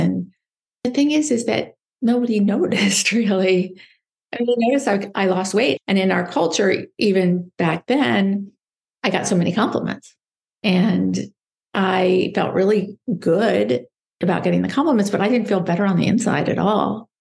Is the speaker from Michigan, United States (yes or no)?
no; Dayton, Ohio, United States; I'm from Dayton, Ohio, and my father was an obstetrician gynecologist, and I'm the oldest of four.